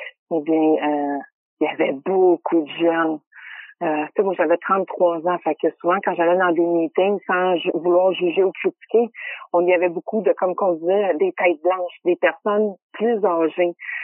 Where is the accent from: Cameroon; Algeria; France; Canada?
Canada; Quebec; moi je viens de la Rive-Sud